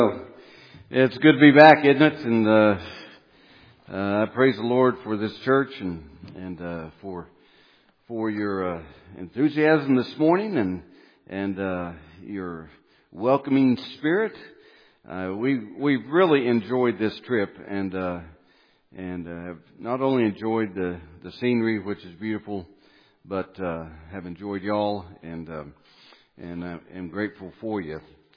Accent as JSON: {"language": "English", "town": "Oklahoma City", "region": "Oklahoma", "country": "United States", "tie": "born or raised there", "said": "So I was raised in Oklahoma City, met my wife there, and lived our first 7 years or so there in Oklahoma City."}